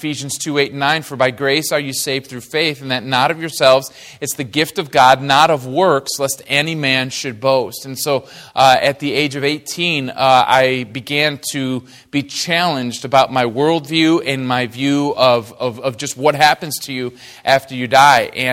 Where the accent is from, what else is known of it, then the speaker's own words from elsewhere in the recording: Detroit, Michigan, United States; I was raised in Detroit. I was born in Detroit, Michigan.